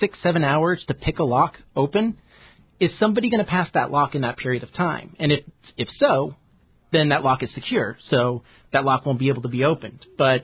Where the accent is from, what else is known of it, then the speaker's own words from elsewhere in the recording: Oregon, United States; But I grew up in Oregon, and in Oregon we had – I'd go to the store and I'd buy like low-end quick sets.